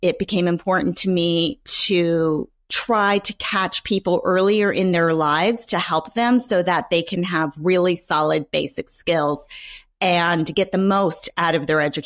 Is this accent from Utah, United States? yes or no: no; San Jose, California, United States; And I grew up in East San Jose in California, where I had a single mother who with two older sisters.